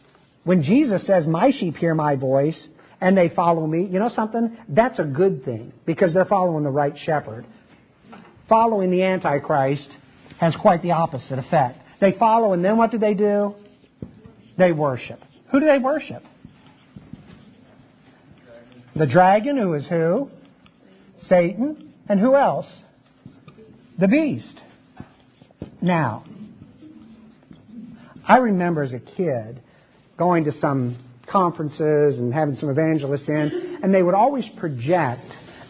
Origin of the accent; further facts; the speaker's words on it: Chicago, Illinois, United States; As I recall being swept away in some of those mobs as I was growing up in the Chicago area.